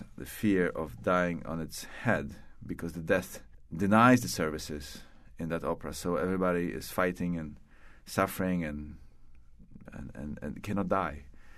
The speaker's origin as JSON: {"language": "English", "country": "Poland", "tie": "born or raised there", "said": "As you know, I come from that part of the world. I grew up in Poland, and the depth of that sensitivity was there at home."}